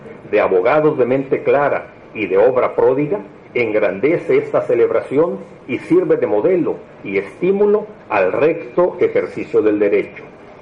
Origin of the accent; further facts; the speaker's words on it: Mexico; para lograr el gran país al que aspiramos como mexicanos